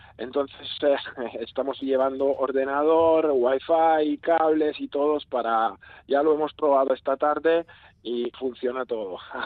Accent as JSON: {"language": "Spanish", "country": "Italy", "said": "aunque soy italiano de pura cepa, o sea que no tengo nada en común con Euskadi, ni bisabuelos, ni nada."}